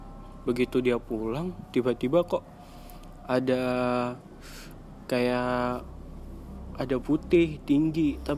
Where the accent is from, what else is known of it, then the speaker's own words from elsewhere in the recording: Central Java, Indonesia; now in Jakarta, Indonesia; Tepatnya kampung gue tuh di daerah perbatasan antara Magelang sama Temanggung.